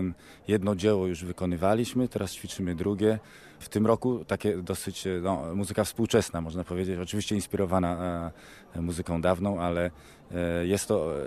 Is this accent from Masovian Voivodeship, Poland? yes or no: no; Wrocław, Lower Silesian Voivodeship, Poland; now in Luxembourg; Jestem z Wrocławia, ale aktualnie mieszkam w Luksemburgu.